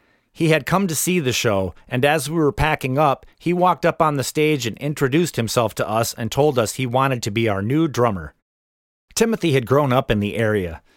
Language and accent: English; East Lansing, Michigan, United States; MTU's in Houghton, a 500-mile drive from my hometown of East Lansing in Lower Michigan